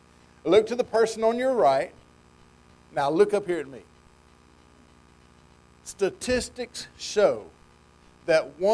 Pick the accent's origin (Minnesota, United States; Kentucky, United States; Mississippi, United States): Mississippi, United States; I'm from Mississippi, and I know what Multnomah means.